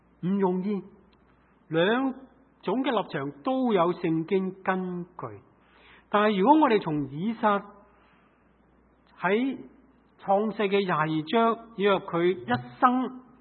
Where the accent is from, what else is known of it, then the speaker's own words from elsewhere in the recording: Hong Kong; 尤其我记得在香港长大的时候，去过很多的夏令会